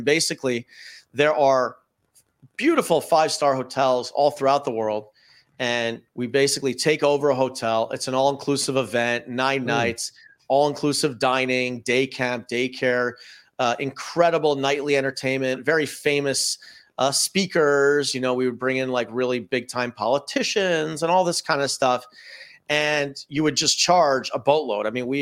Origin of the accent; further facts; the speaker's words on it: Toronto, Ontario, Canada; I grew up in Toronto. I was one of the best pitchers in Canada in high school.